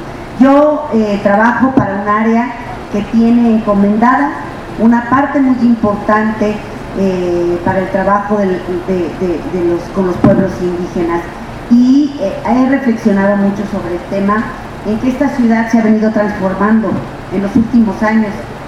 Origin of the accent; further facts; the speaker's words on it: Mexico; Somos uno en esta ciudad y todos somos mexicanos.